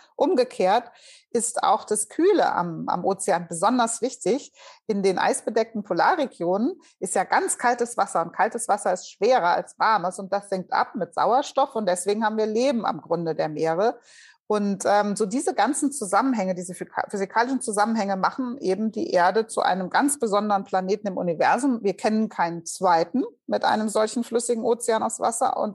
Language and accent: German; Hesse, Germany; ich bin Hessin